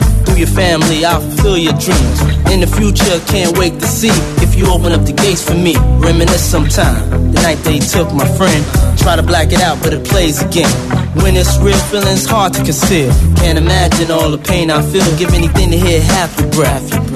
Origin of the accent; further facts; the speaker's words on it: Pomigliano d'Arco, Campania, Italy; sono di Pomigliano d'Arco.